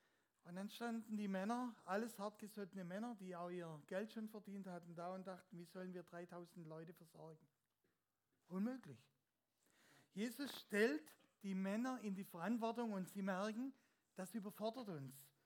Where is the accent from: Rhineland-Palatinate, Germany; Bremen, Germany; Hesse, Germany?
Rhineland-Palatinate, Germany; ich komme aus dem Westerwald. Die reden besonders komisch, deswegen lebe ich auch gerne dort.